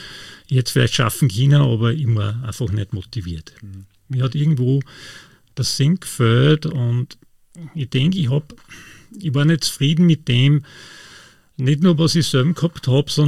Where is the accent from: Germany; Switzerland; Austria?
Austria; Lower Austria; wo ich aufgewachsen bin, das ist in einem idyllischen Bauerndorf, kann man sagen, in Niederösterreich, im Ostviertel. Ja, da waren viele Kinder, drei Brüder und auch Nachbarkinder